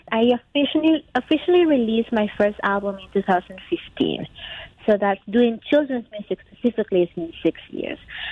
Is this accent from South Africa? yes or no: no; Peru; I am originally from Peru.